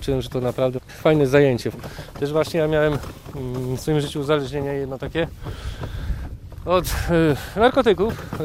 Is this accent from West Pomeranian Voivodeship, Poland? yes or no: yes; Wałcz, West Pomeranian Voivodeship, Poland; Ja pochodzę z województwa zachodniopomorskiego, z miejscowości Wałcz. Ja byłem wychowany na blokach. No i tak przez całe życie, co nie? Mieszkałem na tych blokach jako bloker.